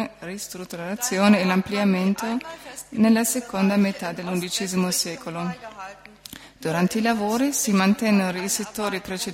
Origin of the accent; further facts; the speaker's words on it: Bremen, Germany; Italian is a second language; vengo da Brema